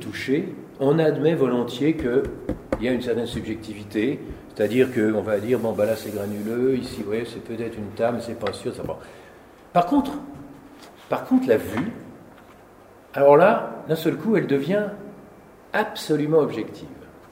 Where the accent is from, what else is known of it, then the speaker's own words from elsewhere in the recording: France; puisque je viens de France